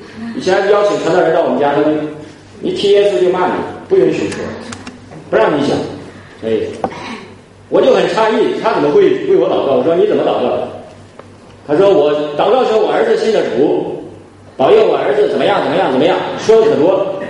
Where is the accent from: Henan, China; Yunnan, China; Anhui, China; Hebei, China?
Henan, China; 我12岁的时候，也就是啊94年左右。所以那个时候信主的特别在我们河南那边那个地方比较少